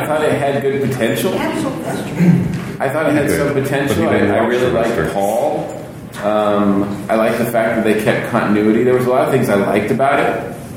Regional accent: Massachusetts, United States; I grew up in Massachusetts.

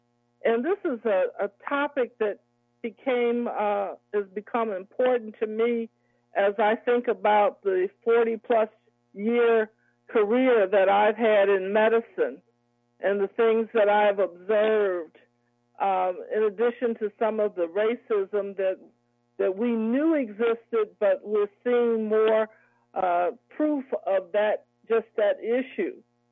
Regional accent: Chicago, Illinois, United States; And I'm originally from Chicago, so we have some links there to Chicago.

